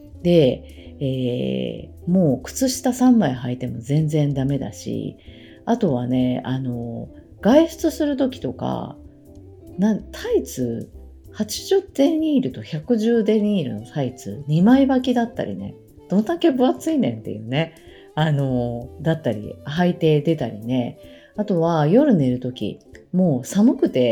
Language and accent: Japanese; Kansai, Japan; now in Tokyo, Japan; 私もともと関西出身なんですけど、関西と関東でも結構ねなんか時差があるというか